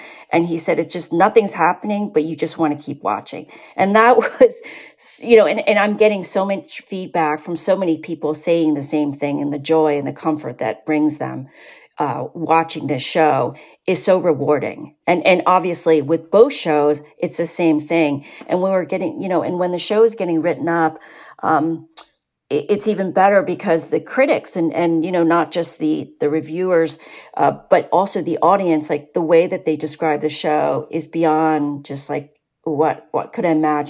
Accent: Vietnam; first language French/Vietnamese; English is a second language; now in United States; When we came from Vietnam, my mother, you know, we spoke French and Vietnamese. We did not speak English.

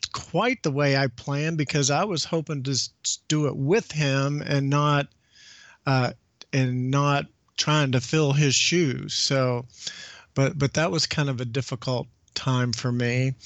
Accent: Owensboro, Kentucky, United States; the only job that I could find at the time was selling Volkswagens at a car dealership in my hometown in Owensboro, Kentucky.

